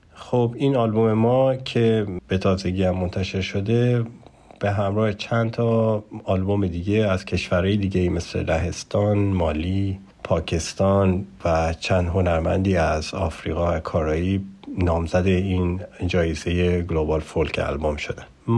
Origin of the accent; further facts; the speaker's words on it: Iran; moved away; از وقتی که از ایران اومدیم